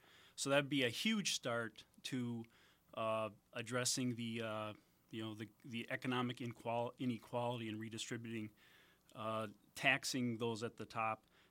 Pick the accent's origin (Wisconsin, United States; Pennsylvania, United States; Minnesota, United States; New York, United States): Wisconsin, United States; Marshfield; I was born and raised in Marshfield, Wisconsin, right in the center of the state, ninth of 12 children, fifth generation Wisconsinite.